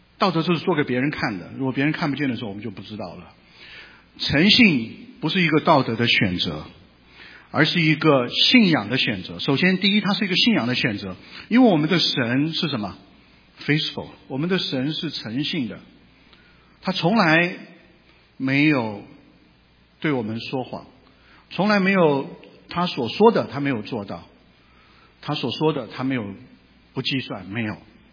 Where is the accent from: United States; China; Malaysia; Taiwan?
China